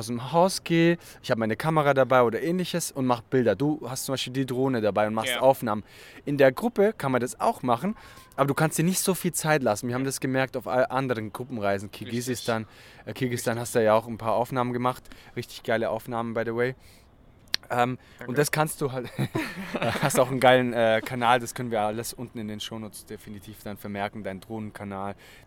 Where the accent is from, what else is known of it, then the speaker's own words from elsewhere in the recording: Italy; German is a second language; now in Germany; also ich bin ja Italiener, aber wohne in Deutschland schon so lange